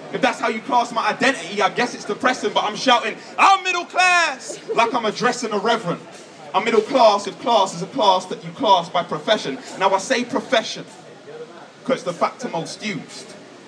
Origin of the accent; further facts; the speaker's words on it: Peckham, London, United Kingdom; I'm from Peckham, which never used to be nice. There was a time where you wouldn't want to walk home from the train station at night, where if someone slandered your name, you would have to fight, where knowing I was from Peckham got me stuck up at gunpoint for my bike.